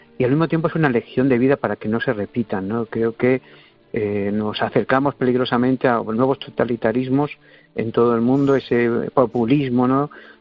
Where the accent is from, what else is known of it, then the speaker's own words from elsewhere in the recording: Madrid, Community of Madrid, Spain; Como madrileño me sentía muy cercano a ella y siempre que la oía me daba cuenta que vivía en esos barrios tan grises